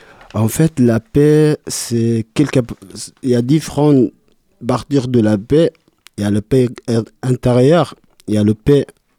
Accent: Sudan; moi, je suis soudanais, je viens du Soudan.

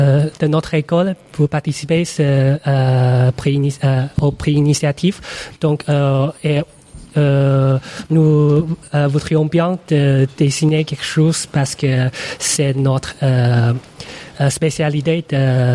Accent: China; French is a second language; now in France; Pardon pour notre français, parce que nous sommes chinois et c'est la troisième année où nous sommes en France.

